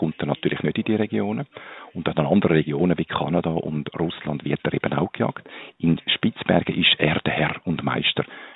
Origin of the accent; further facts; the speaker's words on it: Switzerland; Bei uns in der Schweiz zum Beispiel, wenn man an Rhonegletscher denkt